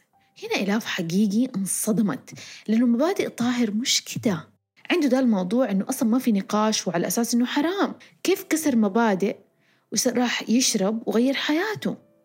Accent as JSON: {"language": "Arabic", "country": "Saudi Arabia", "tie": "born or raised there", "said": "وأنا بالتحديد بتكلم عن المجتمع السعودي، أنا كسعودية وتربيت في المجتمع السعودي"}